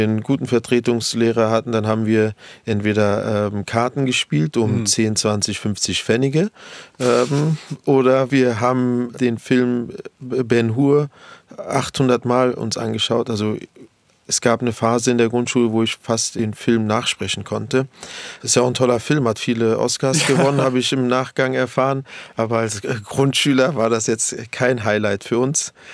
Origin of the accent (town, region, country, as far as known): Berlin, Germany; born or raised there